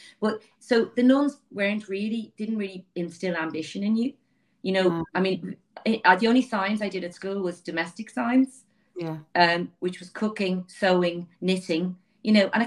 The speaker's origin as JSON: {"language": "English", "town": "Dublin", "region": "Leinster", "country": "Ireland", "said": "So I left school at 16. I'm from Dublin inner city. So my dad died when I was 7, and we moved in with my granny and granddad"}